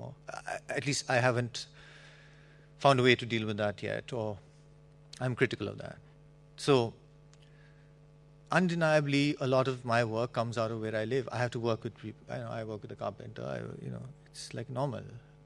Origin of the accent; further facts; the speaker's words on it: India; I've lived in the U.S. for 3-4 years. I mean, I studied there, basically, but I grew up in India. It's a little complicated. My mother's Japanese, but she's lived in India.